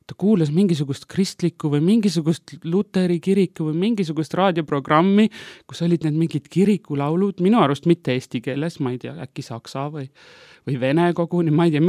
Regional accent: Paide, Järva County, Estonia; born there; ma sündisin siis Paides aastal 1974.

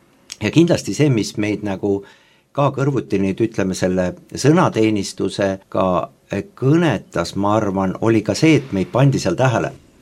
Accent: Tallinn, Harju County, Estonia; also born or lived in Rapla; Ma olen küll Raplas sündinud, aga terve elu elanud Tallinnas ja samuti olen pärit siis mitte kristlikust perest.

